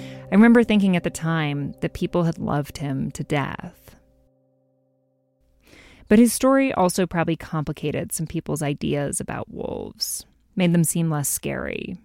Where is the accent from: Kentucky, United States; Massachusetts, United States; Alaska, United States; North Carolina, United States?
Alaska, United States; Juneau; I grew up in Juneau, Alaska, and back then, there was a famous wolf who lived there.